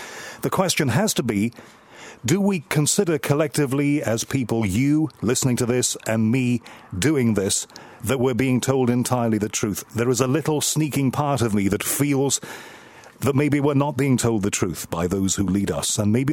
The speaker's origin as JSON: {"language": "English", "country": "United Kingdom", "said": "how I built my career by trying to model myself as best I could as a Brit on those great broadcasters I heard coming out of the US."}